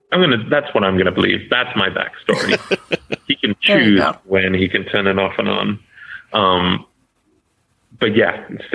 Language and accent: English; Stoke-on-Trent, West Midlands, United Kingdom; and he knew my hometown. He knew Stoke-on-Trent, which not a lot of people know.